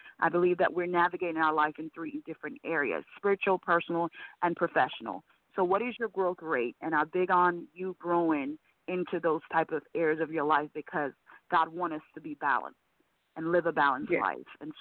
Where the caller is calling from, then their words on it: Orlando, Florida, United States; Yes, I'm calling from Orlando, Florida.